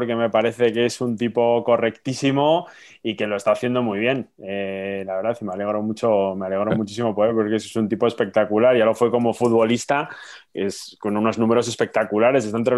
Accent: Santo Domingo de la Calzada, La Rioja, Spain; en Santo Domingo La Calzada, mi pueblo

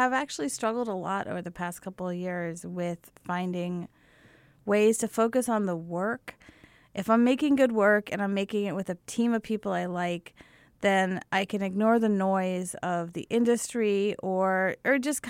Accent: Lewistown, Pennsylvania, United States; I grew up in Lewistown, Pennsylvania.

